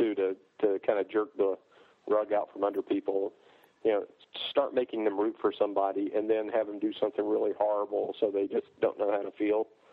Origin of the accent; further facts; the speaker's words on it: North Carolina, United States; I'm from North Carolina. Isn't too far away.